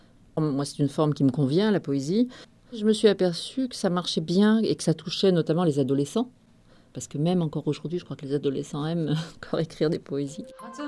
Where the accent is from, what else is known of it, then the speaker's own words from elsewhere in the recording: Auvergne-Rhône-Alpes, France; born there; je suis née dans la Loire, à 80 km de Lyon à peu près, dans le nord du Forez. Et très vite, j'ai eu envie de partir après des études à Lyon, des études littéraires.